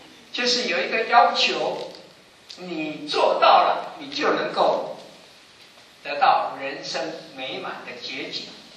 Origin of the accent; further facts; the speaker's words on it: Taiwan; born there; 我是台湾出生的啊，台湾话有一句话就是说